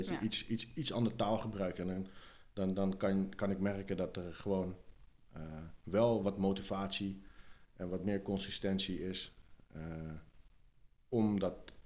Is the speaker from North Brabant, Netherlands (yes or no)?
no; Haarlem, North Holland, Netherlands; born there; Ik ben geboren in Haarlem.